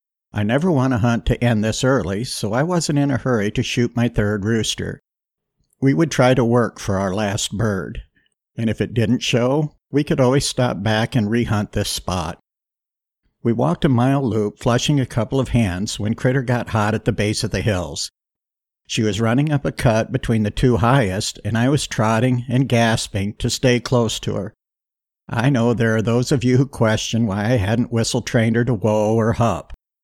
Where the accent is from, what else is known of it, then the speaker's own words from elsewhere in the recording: Iowa, United States; I'd hunted pheasants a lot in my home state of Iowa